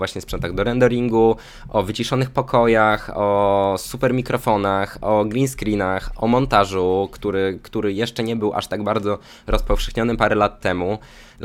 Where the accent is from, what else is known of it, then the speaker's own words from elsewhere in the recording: Podlaskie Voivodeship, Poland; now in Warsaw, Poland; czy mam wrócić na moje rodzinne, do moich rodzinnych stron na wschodzie Polski, Podlasie pozdrawiam, elo.